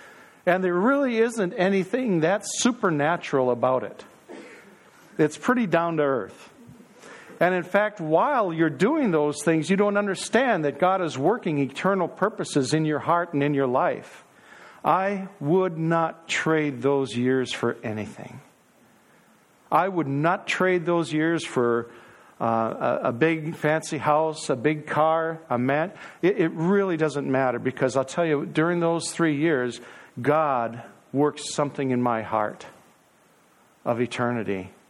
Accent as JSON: {"language": "English", "town": "Minneapolis", "region": "Minnesota", "country": "United States", "tie": "born or raised there", "said": "Now, I grew up in North Minneapolis, and I didn't know much more about the hog than I did about the farmer."}